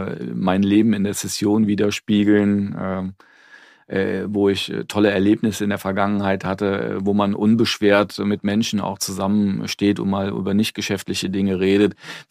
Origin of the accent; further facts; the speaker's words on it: Cologne, North Rhine-Westphalia, Germany; Ich bin Kölner und ich bin Karnevalist, das mit Herz und Seele.